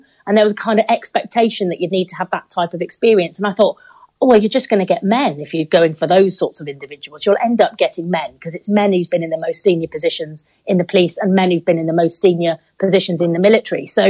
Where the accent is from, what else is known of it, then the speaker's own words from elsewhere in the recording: Torquay, South West England, United Kingdom; got no funding into my hometown, which is still, again, the whole town is one of the most deprived in the southwest, at Torquay.